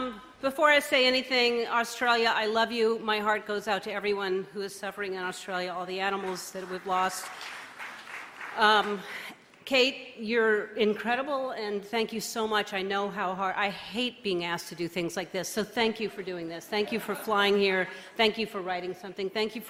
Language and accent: English; New Orleans, Louisiana, United States; born there; I was born in New Orleans in 1958, January 26.